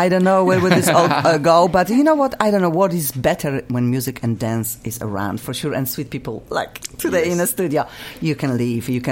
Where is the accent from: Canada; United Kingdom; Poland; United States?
Poland; I'm from Poland, of course. I love to cook my Polish food.